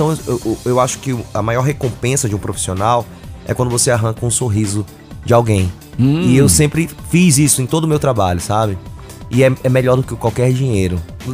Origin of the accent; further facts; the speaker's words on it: Manaus, Amazonas, Brazil; Eu tenho 32 anos de idade, comecei com 11 anos, eu sou de Manaus.